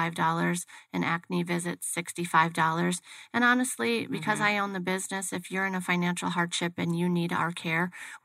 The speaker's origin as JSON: {"language": "English", "region": "Midwest", "country": "United States", "said": "We're from the Midwest. We're here to work, and we're here to provide a quality service."}